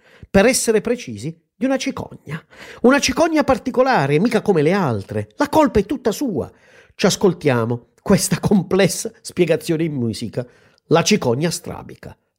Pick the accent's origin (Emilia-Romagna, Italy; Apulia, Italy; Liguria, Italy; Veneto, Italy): Apulia, Italy; Bari; moved away as an adult; E beh, io ho vissuto a Bari 25 anni della mia vita, i primi 25 anni.